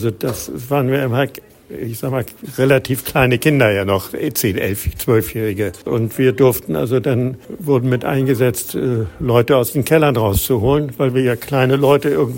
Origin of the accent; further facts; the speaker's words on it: Hamburg, Germany; Ich bin geboren im Dezember 1931 in Hamburg geboren, bin in Wandsbek groß geworden und bin in Wandsbek auch eingeschult worden 1938 und bin da im Kriege auch gewesen in Wandsbek